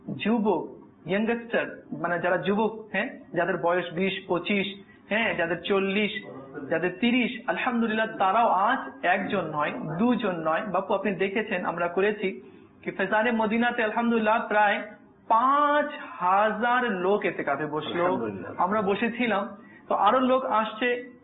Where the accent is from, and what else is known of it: Bangladesh